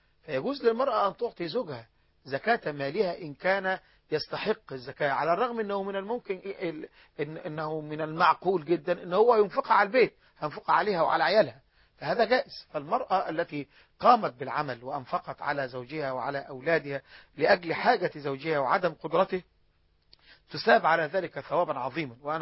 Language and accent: Arabic; Egypt; حتى أفقر الفقراء عندنا في مصر ما بيموتش من الجوع